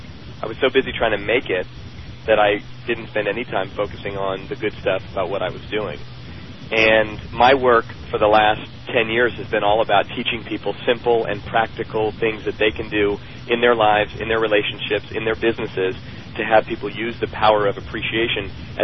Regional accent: Oakland, California, United States; I grew up in Oakland and inner city schools

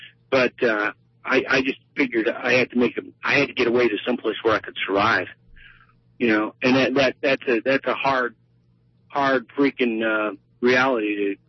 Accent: Los Angeles, California, United States; now in Portland, United States; I lived here in Portland for 8 years. I moved back to Los Angeles, which is my hometown, and I got very sick there.

